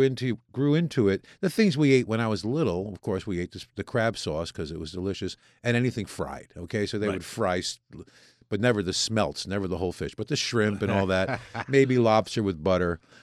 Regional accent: New Haven, Connecticut, United States; I brought one of our traditional, I'm from New Haven, okay?

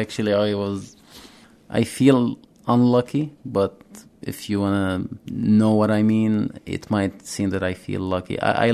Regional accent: Syria; moved away as an adult; now in Detroit, United States; So I came from Syria. I live in a small town in the mountains, studied at Damascus University.

